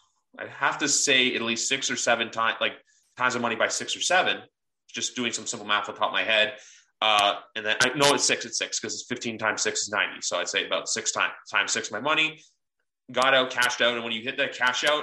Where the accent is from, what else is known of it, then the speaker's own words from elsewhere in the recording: Canada; I'm actually Canadian. I don't live in the States.